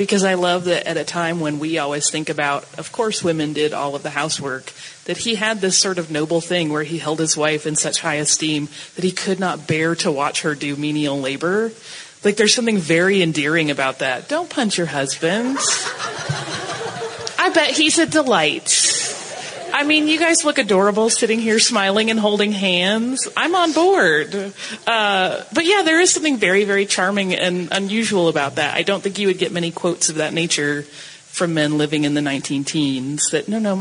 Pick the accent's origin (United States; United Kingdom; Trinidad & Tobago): United States; Atlanta, Georgia; I'm from Atlanta.